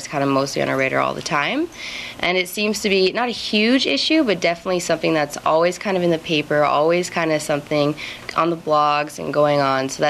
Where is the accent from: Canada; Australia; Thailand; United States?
Canada; Calgary, Alberta; I grew up in Calgary in a religious family